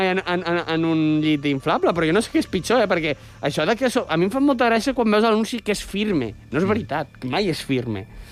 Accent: Sant Fost, Catalonia, Spain; almenys els que venien al meu poble a Sant Fost eren uns cracs

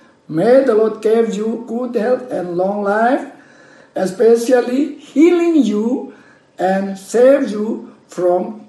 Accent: Myanmar; English is a second language; from Myanmar.

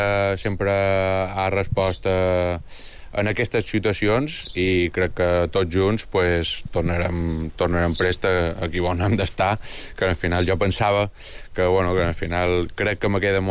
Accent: Balearic Islands, Spain; Com a mallorquí, mallorquinista, i per això estic superagraït

